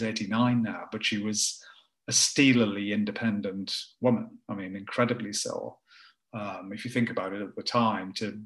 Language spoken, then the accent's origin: English; Tow Law, North East England, United Kingdom; where I grew up in Tower Law, it's a town of then, I guess, and probably a couple of thousand people, but it had three branches of the co-op in this little town.